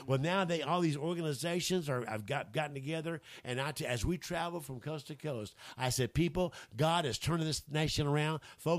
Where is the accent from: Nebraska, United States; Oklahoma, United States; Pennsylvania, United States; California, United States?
Oklahoma, United States; Enid; It happened to my town in Enid, Oklahoma. In Enid, Oklahoma, my hometown.